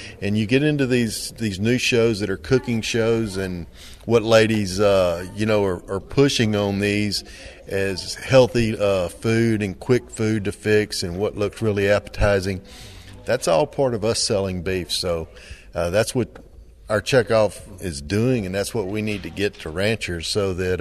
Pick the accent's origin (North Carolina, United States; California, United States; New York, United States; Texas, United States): Texas, United States; Beaumont; I'm from Beaumont, Texas, right down on the coast in the eastern corner of the state next to Louisiana, and a cow-calf producer.